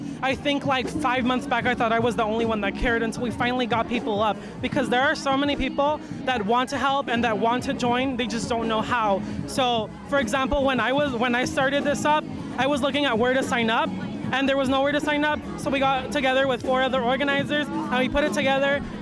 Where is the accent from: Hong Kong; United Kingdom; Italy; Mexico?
Mexico; Badiraguato, Sinaloa; now in Los Angeles, United States; I'm from Mexico. I'm from a little town called Badiraguato. I'm 16 years old